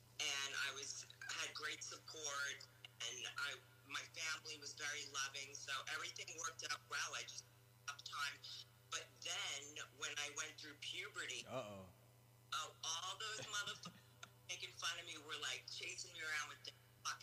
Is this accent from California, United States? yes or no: no; Long Island, New York, United States; I'm originally from Strong Island, New York.